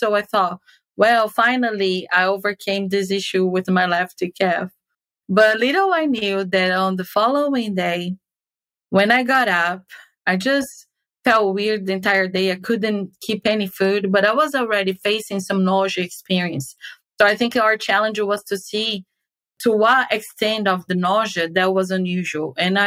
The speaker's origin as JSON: {"language": "English", "country": "Brazil", "moved": "yes", "said": "because when I came from Brazil, I came being aware of my family history."}